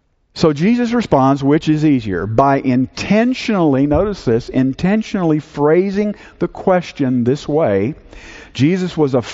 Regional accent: Texas, United States; And, you know, I love being a Texan. There are just some things about being a Texan that just make it better than anything else. We have all these wonderful sayings in Texas.

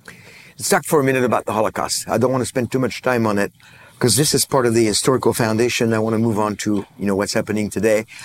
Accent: France; Hey, I'm from France, so, you know, I take offense.

